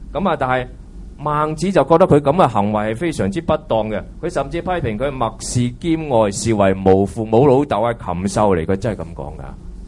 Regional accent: China; 对于我们中国人来说，尤其是我们中国人，我们有难度的。

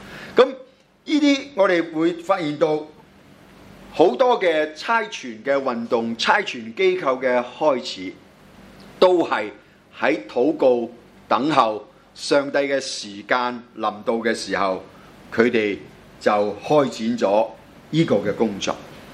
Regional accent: Hong Kong; also born or lived in Mainland China; 我是大陆出世香港长大，所以我拿的是叫做身份证明书。

